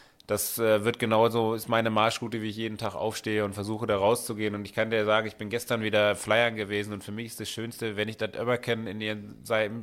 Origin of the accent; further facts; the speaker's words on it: Düsseldorf, North Rhine-Westphalia, Germany; ich bin in Oberbilk groß geworden, 2,5 Zimmerwohnungen, mit meinen Eltern, mein Spielplatz war der Volksgarten.